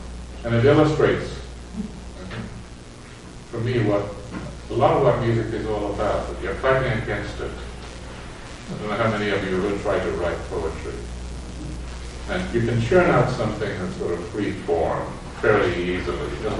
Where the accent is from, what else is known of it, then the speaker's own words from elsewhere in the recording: England, United Kingdom; where I was raised in England